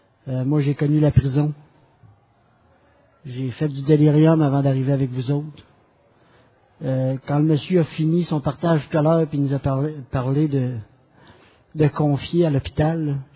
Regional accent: Quebec City, Quebec, Canada; Moi, je viens de Québec.

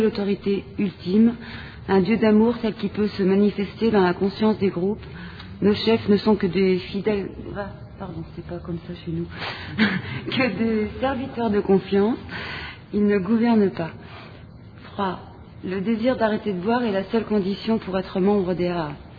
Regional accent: Paris, Île-de-France, France; je suis alcoolique et je viens de Paris.

